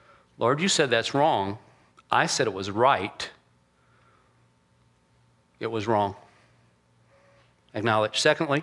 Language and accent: English; Phoenix, Arizona, United States; Who cares? We're from Phoenix. We can handle it.